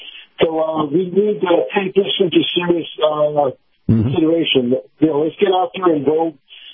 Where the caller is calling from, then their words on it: Tampa, Florida, United States; Good morning. … from Tampa.